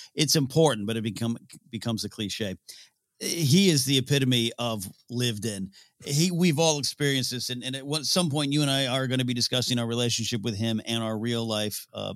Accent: Arroyo Grande, California, United States; Even though there was two local bars in my hometown in the Arroyo Grande Village.

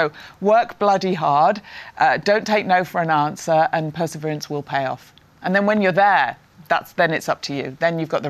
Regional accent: Prestwich, North West England, United Kingdom; I grew up in the north of England, in Prestwich, Manchester.

